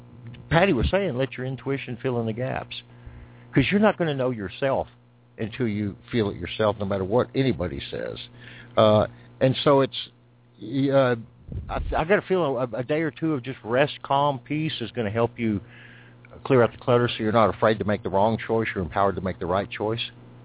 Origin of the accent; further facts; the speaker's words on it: Texas, United States; I'm from Texas, folks. I've lived long. So I try to not sound Southern, but it becomes creature habit.